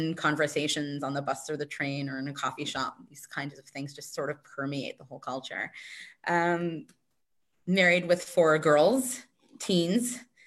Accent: Dallas, Texas, United States; moved away as an adult; now in Israel; I come from a financial services background, just about 20 years, both in Dallas, Texas, my hometown, and now in Israel, where I've been living for 15 years.

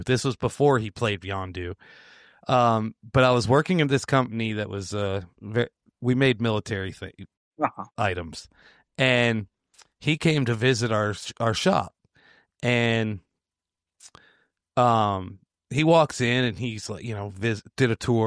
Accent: Daytona Beach, Florida, United States; born there; I was born in Daytona, so Beach, Florida.

